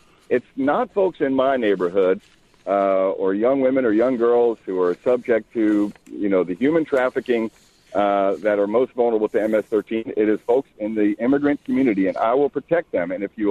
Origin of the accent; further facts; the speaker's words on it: Virginia, United States; You know, I'm from Northern Virginia.